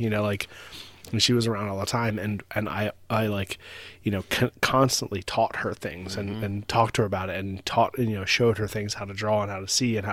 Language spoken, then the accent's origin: English; Maryland, United States; You know, because we grew up in Baltimore County, I could have gone to Carver, you know, but it wasn't, like, on their radar